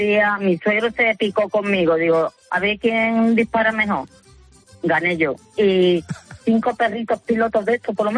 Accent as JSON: {"language": "Spanish", "town": "Marbella", "region": "Andalusia", "country": "Spain", "lives_now": "Seville, Spain", "said": "Pues yo soy de Marbella, aunque llevo mucho tiempo residiendo aquí en Sevilla."}